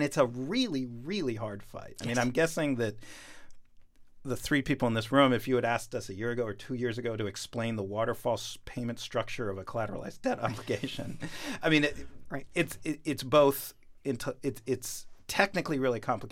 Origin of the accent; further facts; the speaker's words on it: New York, United States; I'm from New York. My mom's Israeli.